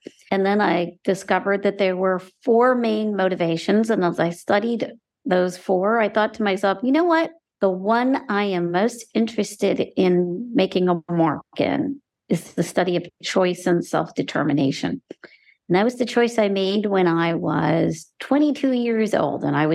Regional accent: United States; I am somebody who grew up going blind. And I'm also Indian American.

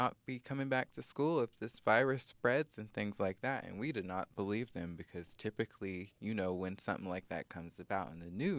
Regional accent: Tulsa, Oklahoma, United States; So, originally, I am from Tulsa, Oklahoma.

